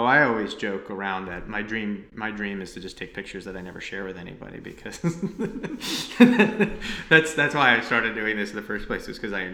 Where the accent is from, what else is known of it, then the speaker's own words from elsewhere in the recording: New Jersey, United States; moved away as an adult; now in Los Angeles, United States; was born and raised in New Jersey, and have lived here in Los Angeles for most of my adult life